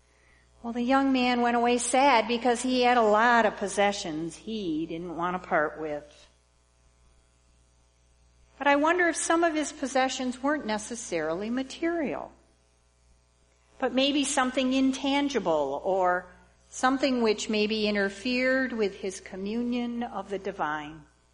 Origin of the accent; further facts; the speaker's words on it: United States; born there; But I was born here in America, in probably the most Calvinist state in this entire nation, on the west side of the state, which is even more so.